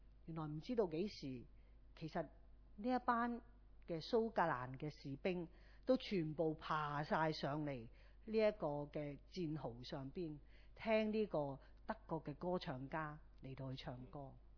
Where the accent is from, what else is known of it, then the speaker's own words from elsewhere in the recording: Hong Kong; 今日對我們香港人來說，我們香港社會越來越多一些的矛盾和對立